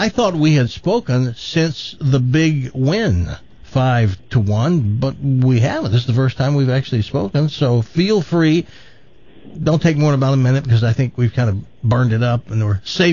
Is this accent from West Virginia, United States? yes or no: no; Houston, Texas, United States; I'm not from here. I was born in Houston, Texas. I lived all my life.